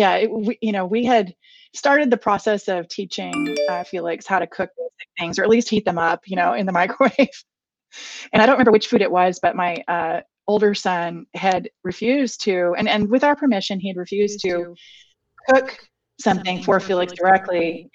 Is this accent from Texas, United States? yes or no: yes; Austin, Texas, United States; I live in Austin, I'm from Austin.